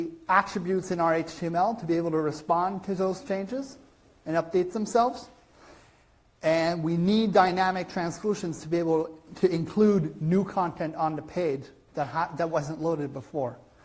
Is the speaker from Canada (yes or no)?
yes; Montreal, Quebec, Canada; I come from Montreal in Quebec, which is in Canada. I'm fluent in English and French